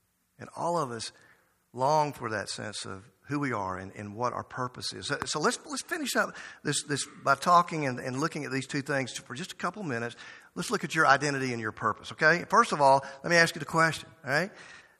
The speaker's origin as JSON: {"language": "English", "region": "the South", "country": "United States", "tie": "born or raised there", "said": "And I grew up in the South. I know about A&P grocery store."}